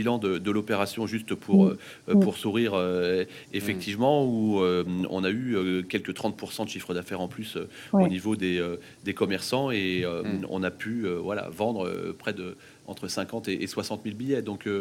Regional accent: Poissy, Île-de-France, France; Je suis né à Poissy, je vis à Poissy.

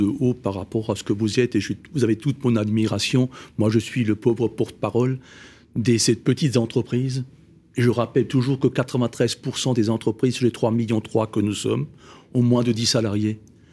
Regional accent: Grand Est, France; accent: Alsatian; dans une vallée alsacienne, ça s'entend mon accent

